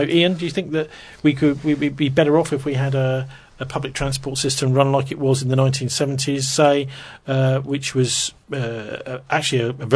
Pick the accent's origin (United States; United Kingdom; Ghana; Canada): United Kingdom; Bromley, London; they were blocked by the Tories, weren't they, in Bromley, my hometown.